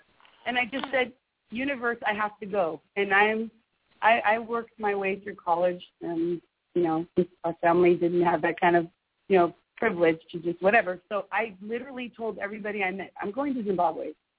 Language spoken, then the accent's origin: English; California, United States; because I'm also half Middle Eastern, and I grew up here in the Bay playing in rock and blues bands